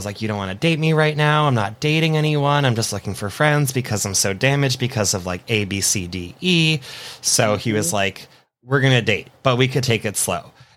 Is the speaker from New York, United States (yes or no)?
yes; New York, United States; I was moving from Long Island